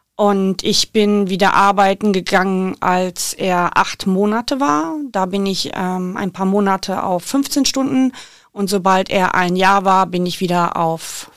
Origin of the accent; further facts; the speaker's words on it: North Rhine-Westphalia, Germany; born there; now in Dortmund, Germany; Ich wohne seit fast 2,5 Jahren in Ikan im Bärenbruchviertel. Ich bin Anfang der 2000er nach Dortmund gezogen, bin gebürtige Niederrheinerin